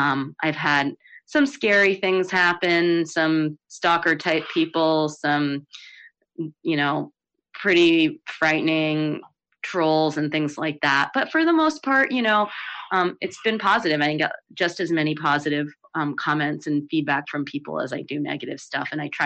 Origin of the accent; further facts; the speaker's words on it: New York City, New York, United States; I grew up in New York City and I kind of knew what his whole deal was